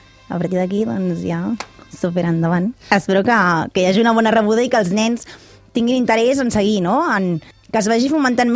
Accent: Caldes, Catalonia, Spain; que jo sóc de Caldes

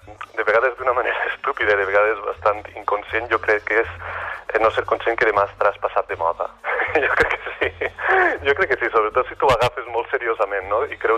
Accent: Benifairó de la Valldigna, Valencian Community, Spain; Soc valencià, soc d'un poble prop de Gandia, que es diu Benifairó de la Valldigna, a la comarca de la Safor.

